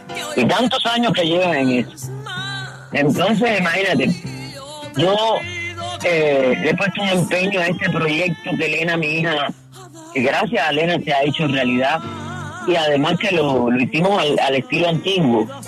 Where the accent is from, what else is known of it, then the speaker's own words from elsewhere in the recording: Cuba; now in Venezuela; Yo llevo ya 32 años fuera de Cuba. He hecho mi vida aquí, pero soy cubana de corazón y cubanísima, diría yo. Y también llevo a Venezuela, que fue la patria donde me quedé y donde me acogieron con mucho amor